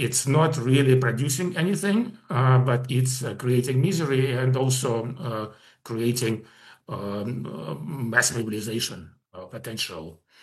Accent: United States; now in Austria; here in Austria, for example, it was kind of hard to get a bank account. Because I'm American, right?

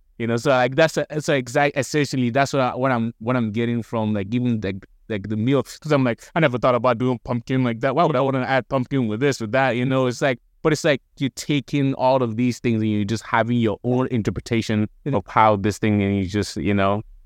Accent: Nigeria

